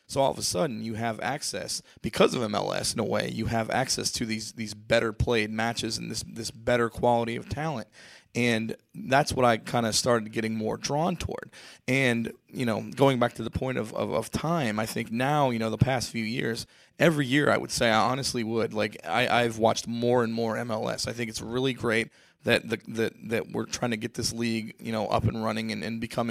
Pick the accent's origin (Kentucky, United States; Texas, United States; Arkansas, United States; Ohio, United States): Ohio, United States; So when we got a league and, you know, I grew up in Ohio.